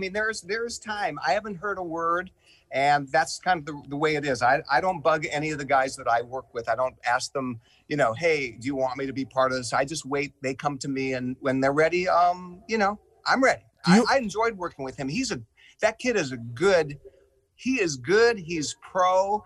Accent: Seattle, Washington, United States; First of all, I'm Jewish and I'm from Seattle.

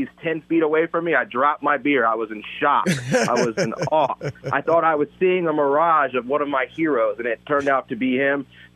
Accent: Durham, North Carolina, United States; I grew up in Durham, Chapel Hill, North Carolina.

